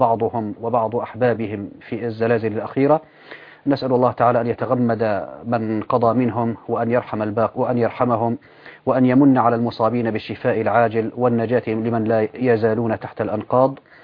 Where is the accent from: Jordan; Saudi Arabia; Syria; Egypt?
Syria; الدعابة عندنا في سوريا دائما تشبه لنا حمص وحماة